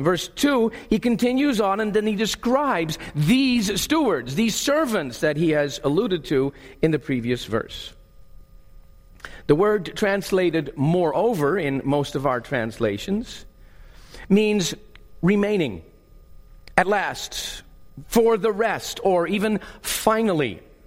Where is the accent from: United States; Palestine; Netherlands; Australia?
Netherlands; After growing up as a missionary kid on the field in the Netherlands and Chrissy growing up in France, after 31 years serving on the field in the Netherlands